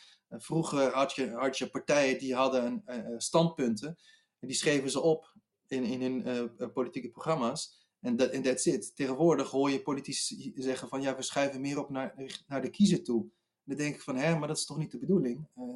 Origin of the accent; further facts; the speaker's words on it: Netherlands; born there; Ik bedoel, ik ben hier geboren